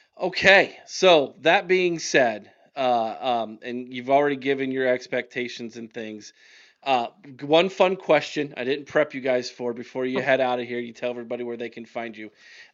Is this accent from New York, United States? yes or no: no; Ohio, United States; But I am from Ohio, so it's not like you got to go up to Lake Erie.